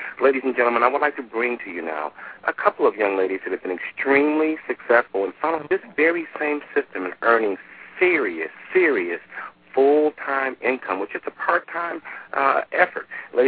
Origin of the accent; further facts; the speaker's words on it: Detroit, Michigan, United States; I want to go from New York now to the Motor City, my hometown